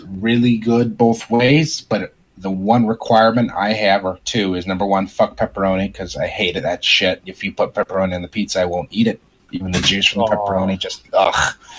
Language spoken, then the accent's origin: English; Chicago, Illinois, United States; I'm from Chicagoland